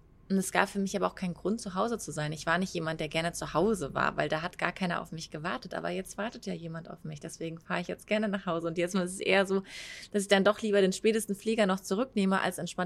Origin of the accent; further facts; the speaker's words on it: Cloppenburg, Lower Saxony, Germany; meine Heimat hat einen bestimmten Geruch, da riecht es für mich eigentlich immer so nach frischer Wiese, so wo es gerade geregnet hat, weil es in Norddeutschland ist, da regnet es einfach.